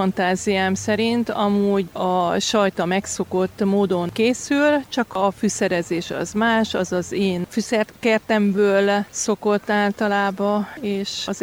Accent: Chinușu, Harghita, Romania; Kénosból jöttem.

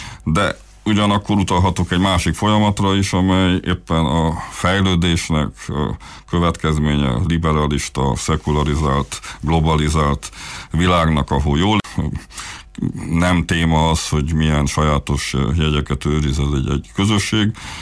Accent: Transylvania, Romania; így mi magunk, mint erdélyi magyarok, ugye a saját optikánkon látjuk a világot.

